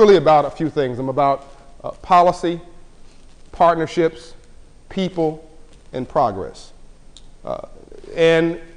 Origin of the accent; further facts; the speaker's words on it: Compton, California, United States; I'm from South Central LA. I'm from Compton, California.